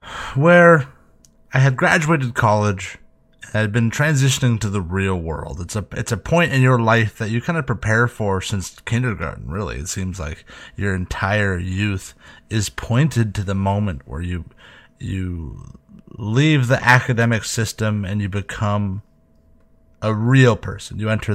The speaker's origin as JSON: {"language": "English", "town": "Santa Barbara", "region": "California", "country": "United States", "said": "I'm from Santa Barbara, and it's a place where people go to study and they go to die."}